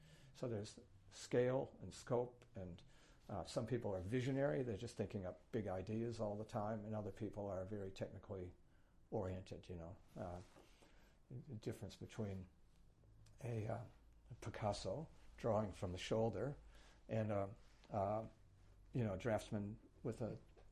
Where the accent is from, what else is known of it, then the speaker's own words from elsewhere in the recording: United States; I'm an American kid, conservative family.